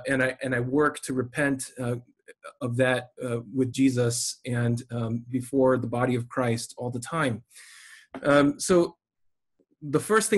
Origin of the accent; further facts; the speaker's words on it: United States; At the same time, I internalized messages about the uniqueness and giftedness of being Taiwanese American. So, you know, in critical race theory, we talk about white over color hierarchy, but for me growing up, it was being Taiwanese versus everybody else.